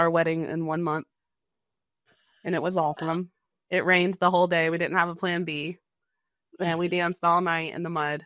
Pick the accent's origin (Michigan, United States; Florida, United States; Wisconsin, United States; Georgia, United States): Georgia, United States; Atlanta; born there; I was born in Atlanta, Georgia.